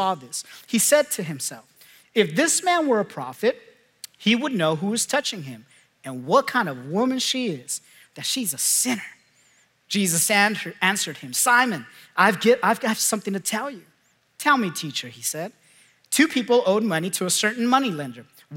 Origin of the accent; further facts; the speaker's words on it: California, United States; now in Oklahoma, United States; In fact, I grew up in Southern California. We fish with a fishing rod, right? And when we got here, one of my buddies from our life group took us out to the lake